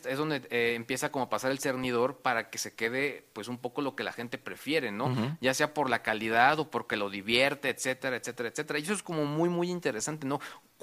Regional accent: San Luis de La Paz, Guanajuato, Mexico; No, yo soy de San Luis de La Paz, Guanajuato.

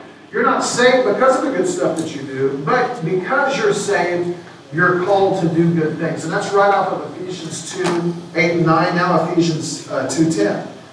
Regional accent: Buena Park, California, United States; when we were growing up in Buena Park

